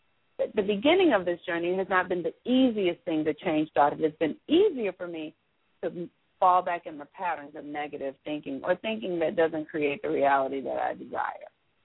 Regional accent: Watts, California, United States; I was raised in Watts. I was raised around in an environment where people would say that is not a safe place.

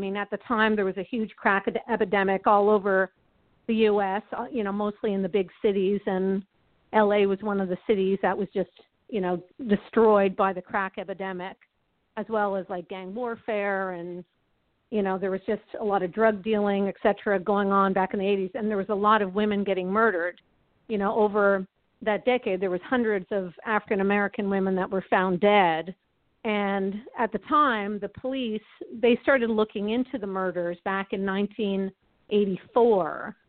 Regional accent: Ottawa, Ontario, Canada; now in Los Angeles, United States; I came from Ottawa, which, you know, there's not very many murders in Ottawa. So when I moved to Los Angeles

